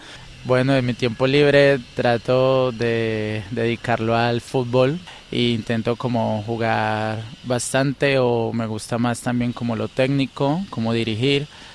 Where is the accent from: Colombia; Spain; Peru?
Colombia; Medellín, Antioquia; tengo 28 años, soy de Colombia, de la ciudad de Medellín.